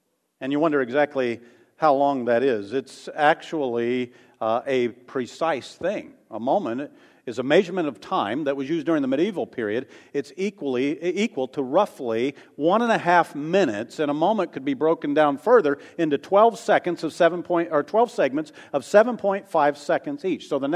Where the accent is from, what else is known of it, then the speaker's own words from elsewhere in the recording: Mooresville, Indiana, United States; I'm from Mooresville, Indiana, and sometimes they call that place Moortucky.